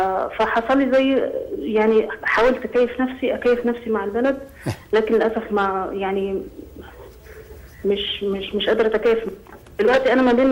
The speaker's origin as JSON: {"language": "Arabic", "country": "Egypt", "moved": "as an adult", "lives_now": "Saudi Arabia", "said": "أنا مصرية، جيت السعودية من 10 سنين."}